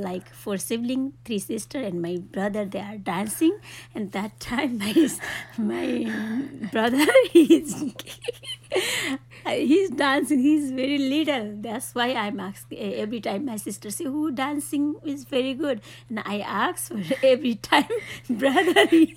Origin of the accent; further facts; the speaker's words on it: Nepal; English is a second language; I'm growing up in Nepal. There are a lot of good memory in my country, in my mind. When we are living for a small village, we are living in joint family